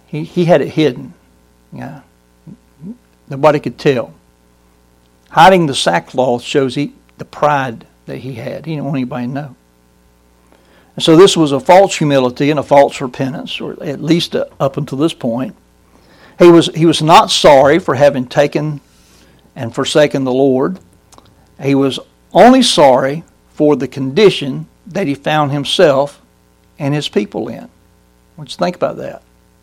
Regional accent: Georgia, United States; It comes from my home state, Georgia.

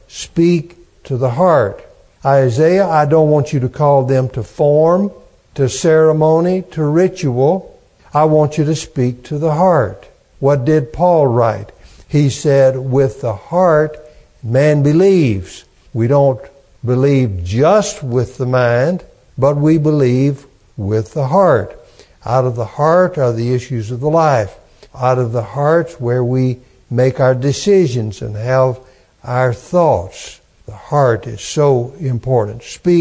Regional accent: Knoxville, Tennessee, United States; So, somebody asked me what my hometown is, I'm going to say the Knoxville area. That's my hometown.

